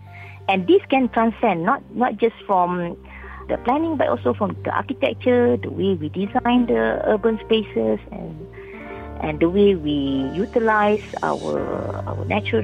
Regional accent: Malaysia; what are things that we like to do as a Malaysian, for example?

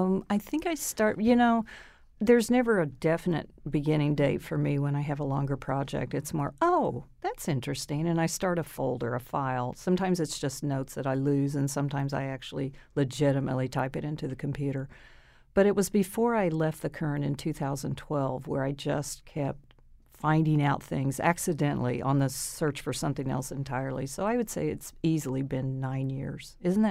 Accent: Missouri, United States; two-story pigeon roosts in my hometown. And I was always drawn to those buildings because I always wondered what went on there.

